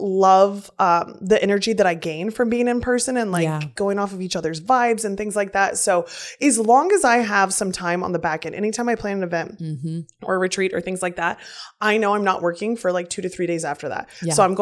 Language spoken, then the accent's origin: English; Kansas, United States; moved away; I'm originally from the Midwest in Kansas in a small town on a farm. And we live in Jersey.